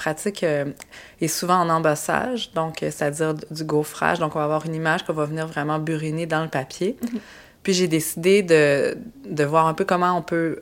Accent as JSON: {"language": "French", "region": "Quebec", "country": "Canada", "said": "Moi, je viens de la Gaspésie."}